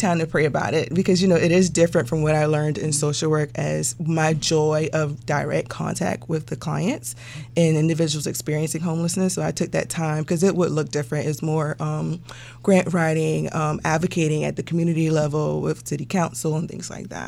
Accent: Johns Island, South Carolina, United States; Well, I'm from Johns Island, 20 minutes from Charleston, South Carolina.

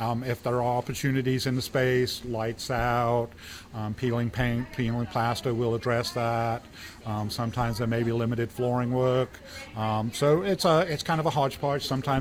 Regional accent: England, United Kingdom; moved away as an adult; now in United States; So I was born and bred in England. My father was actually U.S. government stationed in England. My mother's English. So I went to English boarding school and went to college in England and then came over here.

